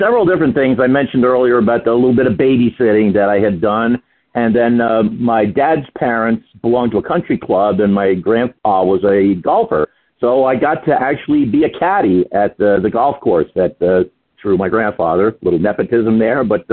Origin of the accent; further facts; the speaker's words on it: New York, United States; I found a card for a woman in my hometown. It's a very small hometown out in Long Island. We only had 2,000 people, so this was very small.